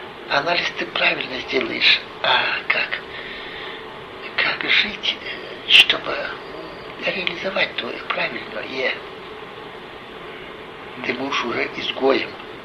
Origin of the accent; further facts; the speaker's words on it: Saint Petersburg, Russia; moved away as an adult; also born or lived in Chisinau; Вот так я, уроженец, блокадник Ленинграда, уехал из Ленинграда и прописался в Кишиневе. Так мы оказались в Кишиневе 63-го года.